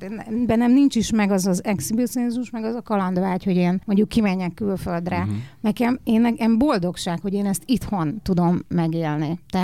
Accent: Hungary; ha én magyarnak születtem, annak oka

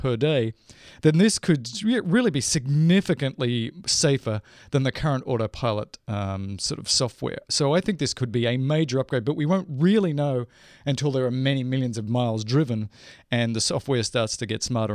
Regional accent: Australia; is it because I'm Australian?

